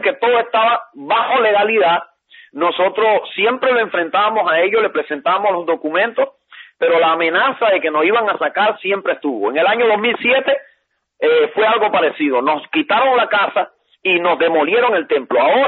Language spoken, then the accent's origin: Spanish; Cuba; soy cubano, vivo en Cuba. Estoy acá de visita en Miami